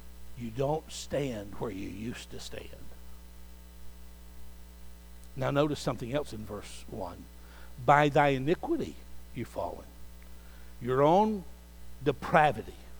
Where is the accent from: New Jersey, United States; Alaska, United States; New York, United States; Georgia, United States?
Georgia, United States; I grew up in Middle Georgia.